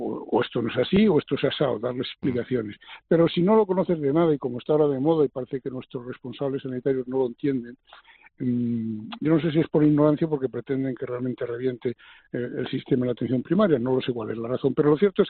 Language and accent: Spanish; Aranjuez, Community of Madrid, Spain; ya estoy en mi tierra, yo vivo en Aranjuez